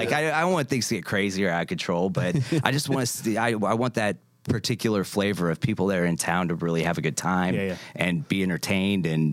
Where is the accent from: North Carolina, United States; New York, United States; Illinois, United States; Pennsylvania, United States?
North Carolina, United States; Raleigh; also born or lived in San Jose; I'm from... born in San Jose, California. Okay, there's a child, when I was nine, I moved to Raleigh.